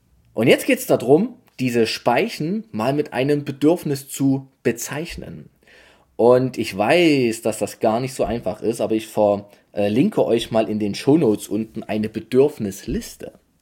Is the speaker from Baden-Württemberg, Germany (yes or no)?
no; Saxony, Germany; wie man bei uns in Sachsen so sagt.